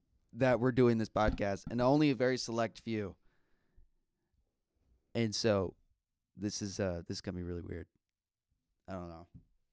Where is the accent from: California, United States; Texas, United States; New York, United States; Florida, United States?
California, United States; now in Ohio, United States; All you're getting is that we're in Ohio. I'm originally from California.